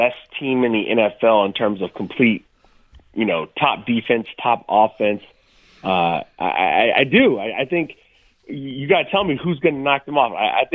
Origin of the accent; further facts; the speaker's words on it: the South, United States; also born or lived in Pittsburgh, United States / Cincinnati, United States / Sacramento, United States / Philadelphia, United States; Obviously, I'm from the South.